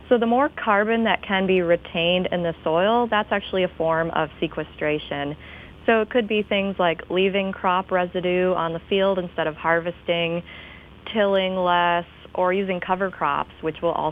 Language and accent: English; Traverse City, Michigan, United States; I grew up in Traverse City, so I really have a soft spot in my heart for those cherry trees